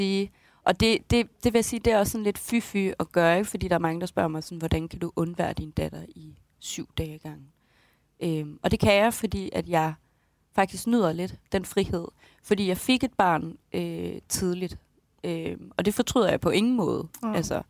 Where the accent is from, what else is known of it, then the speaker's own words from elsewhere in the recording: Randers, Central Denmark Region, Denmark; det er fordi i Jylland, og især i Randers, hvor jeg kommer fra, der får man